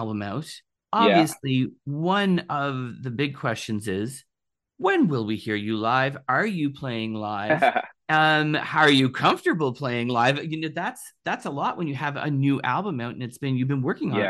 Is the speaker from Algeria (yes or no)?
no; Canada; Being a Canadian artist, and sometimes it's a little bit different.